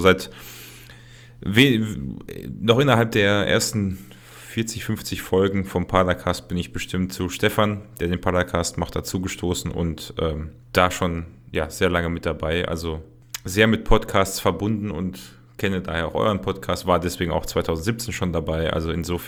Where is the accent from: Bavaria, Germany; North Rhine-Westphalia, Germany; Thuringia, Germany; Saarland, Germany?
North Rhine-Westphalia, Germany; Paderborn; ich komme aus Paderborn